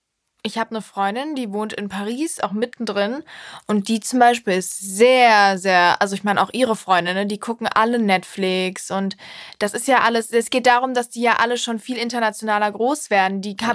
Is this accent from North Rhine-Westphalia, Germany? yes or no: yes; Cologne, North Rhine-Westphalia, Germany; ich komme aus Köln und hier sind alle halt, also ich habe immer das Gefühl, die Kölner sind ja schon sehr weltoffen und irgendwie freundlich und offen allgemein halt.